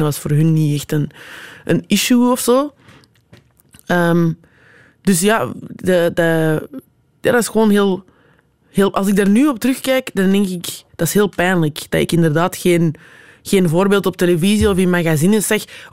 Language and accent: Dutch; Antwerp, Flanders, Belgium; Of vraag van waar bent je? En als ik zeg Antwerpen